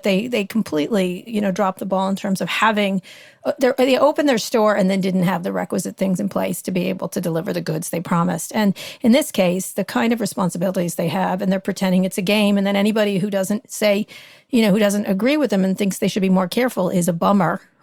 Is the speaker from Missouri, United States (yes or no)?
no; California, United States; I'm working on my book about, you know, growing up in Silicon Valley and covering it.